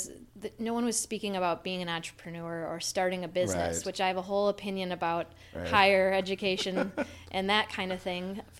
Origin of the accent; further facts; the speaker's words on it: Minneapolis, Minnesota, United States; I grew up near Lake Street Kmart, so technically I was in the Roosevelt District.